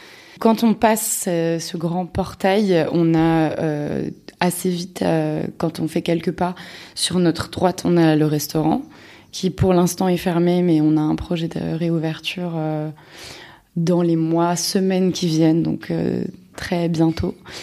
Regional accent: Paris, Île-de-France, France; je suis du coup la dernière de trois sœurs et j'ai grandi à Paris, à Belleville.

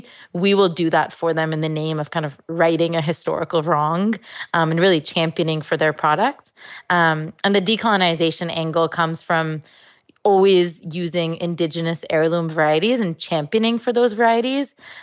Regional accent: Mumbai, Maharashtra, India; I speak multiple Indian languages. I grew up in Mumbai.

